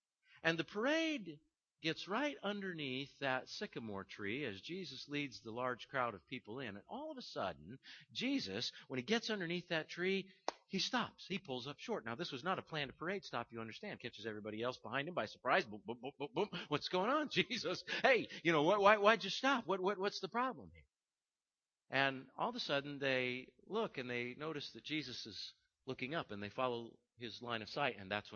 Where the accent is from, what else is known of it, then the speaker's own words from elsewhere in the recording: Iowa, United States; I grew up in Iowa and I was in 4-H.